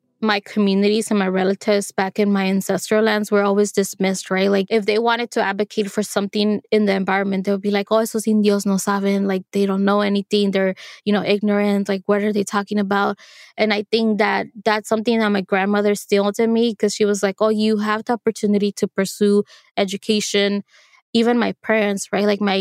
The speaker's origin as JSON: {"language": "English", "region": "Oaxaca", "country": "Mexico", "also_born_or_lived": "El Salvador", "said": "I'm from the Maya Chorti and Zapotec nations of El Salvador and Oaxaca, Mexico. I'm an Indigenous environmental scientist."}